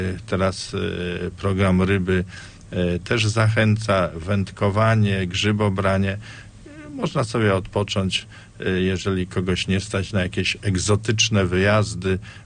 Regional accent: Lubusz Voivodeship, Poland; pochodzę z okolic Żagania

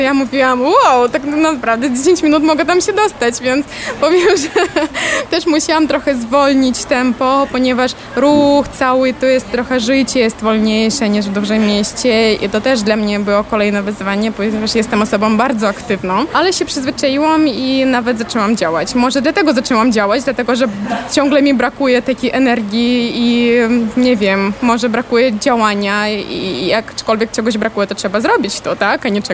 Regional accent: Kharkiv, Kharkiv Oblast, Ukraine; now in Poland; Chociaż przyjechałam z bardzo dużego miasta, z Charkowa, w którym mieszka obecnie 2 miliony mieszkańców, które liczy około 40 uniwersytetów na swoim terenie.

